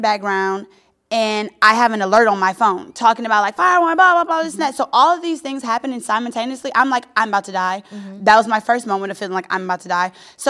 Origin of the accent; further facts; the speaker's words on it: the South, United States; mind you, I am from the South. I have gone through hurricanes.